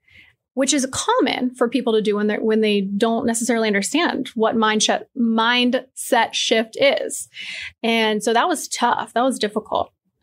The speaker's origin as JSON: {"language": "English", "region": "Pennsylvania", "country": "United States", "tie": "born or raised there", "also_born_or_lived": "Buffalo, United States", "said": "And then grew up in Pennsylvania the majority of my life."}